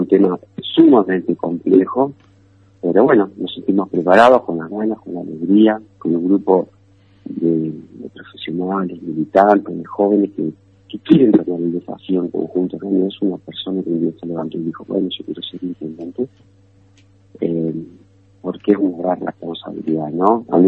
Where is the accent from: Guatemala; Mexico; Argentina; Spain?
Argentina; Paraná, Entre Ríos; Yo soy de Paraná, mi familia vive en Paraná, toda mi vida estoy aquí en Paraná